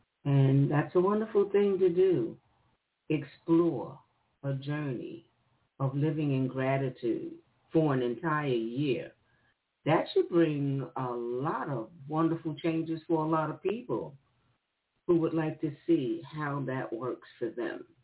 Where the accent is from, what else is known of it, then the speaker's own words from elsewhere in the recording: New York, United States; also born or lived in Utah; So, you know, I grew up in Harlem, New York, and that was one lifetime. And then I moved to Utah.